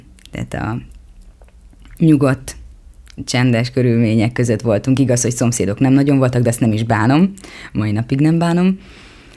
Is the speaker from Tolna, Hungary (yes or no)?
no; Balmazújváros, Hajdú-Bihar, Hungary; konkrétan Balmazújvároson nőttem föl, de van nagyon sokan ismerik biztos a Keleti Főcsatornát, és ott rengeteg víkendház van. Na, mi azon a környéken laktunk, tehát rendesen családi házunk volt kint, és még mindig azóta is kint van.